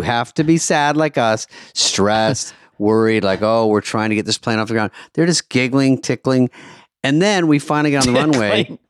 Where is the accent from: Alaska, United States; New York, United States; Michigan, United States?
Michigan, United States; born there; And then the next night was Michigan, where I was born in Michigan